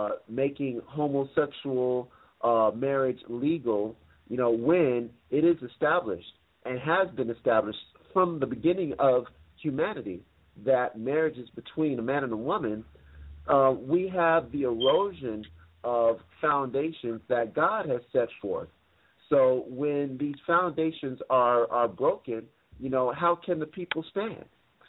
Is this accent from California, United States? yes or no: yes; Los Angeles, California, United States; And they know that, you know, I'm from Los Angeles